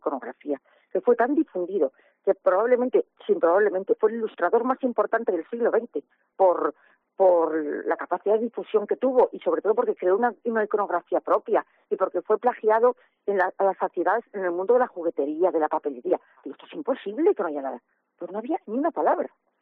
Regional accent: Ferrol, Galicia, Spain; que me pidieron sobre mi infancia en Ferrol

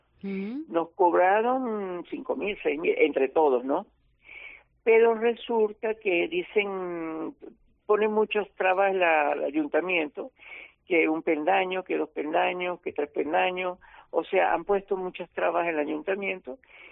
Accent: Venezuela; now in Spain; Yo en mi país, dependiendo del volumen de la cartera

